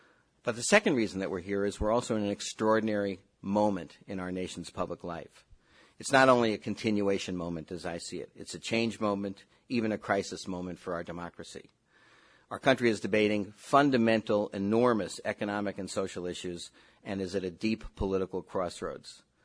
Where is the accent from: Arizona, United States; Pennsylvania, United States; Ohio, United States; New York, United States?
New York, United States; And, of course, as a New Yorker, I would not want to be in Washington, D.C.